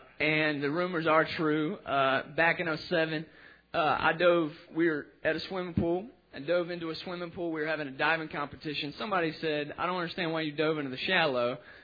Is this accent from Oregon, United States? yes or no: no; Atlanta, Georgia, United States; I'm from Atlanta, Georgia. I was born and raised in Atlanta